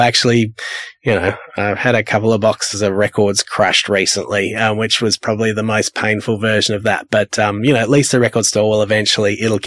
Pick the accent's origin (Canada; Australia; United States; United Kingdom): Australia; Perth, Western Australia; hey, I'm from Perth and I make kind of deep house music and stuff.